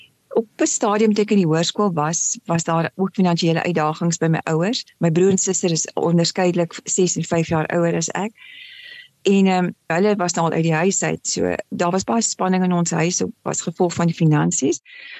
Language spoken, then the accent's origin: Afrikaans; Upington, Northern Cape, South Africa; Ek het in Appington groot geword, die spreekwoordelike warm plek.